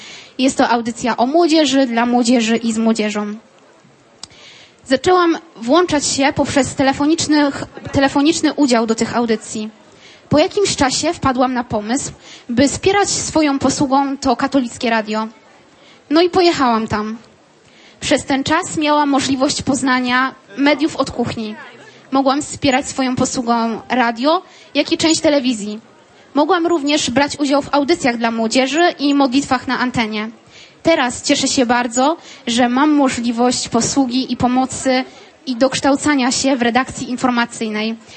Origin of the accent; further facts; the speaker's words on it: Bydgoszcz, Kuyavian-Pomeranian Voivodeship, Poland; jestem z Bydgoszczy. Mam 20 lat